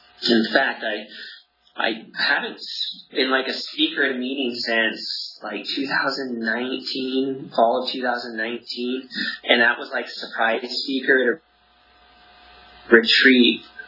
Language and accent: English; Mammoth Lakes, California, United States; I'm from Mammoth on the other side of the Sierras over there. It's a town of like 3,000 people, one high school. My graduating class was 72.